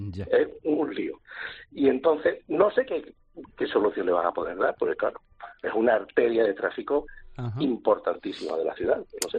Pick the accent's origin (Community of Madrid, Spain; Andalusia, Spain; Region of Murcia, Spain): Andalusia, Spain; Málaga; por qué somos los malagueños los más palanchines